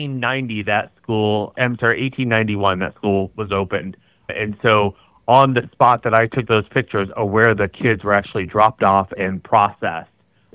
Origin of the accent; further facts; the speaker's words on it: Brook Park, Ohio, United States; also born or lived in Fort Sill, Oklahoma; outside of Cleveland in the suburbs of Brook Park. And that's where I basically grew up from 7 on. I was born in Oklahoma on Fort Sill.